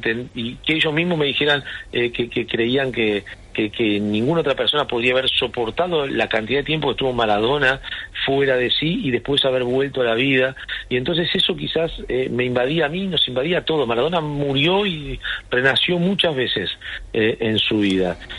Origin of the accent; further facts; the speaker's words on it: Argentina; la trampa que nosotros como argentinos tantas veces hemos celebrado